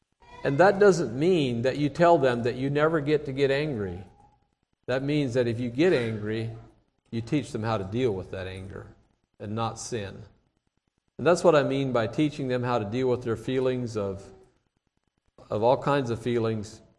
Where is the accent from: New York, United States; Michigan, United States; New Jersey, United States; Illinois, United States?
Illinois, United States; Arthur; I grew up in Arthur, Illinois, and if you know anything about that country, it's so flat that you can see things for miles